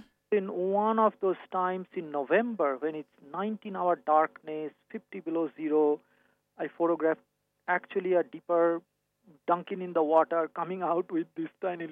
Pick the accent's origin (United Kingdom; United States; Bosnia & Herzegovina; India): India; Kolkata, West Bengal; English is a second language; This is way beyond me. I grew up in Calcutta.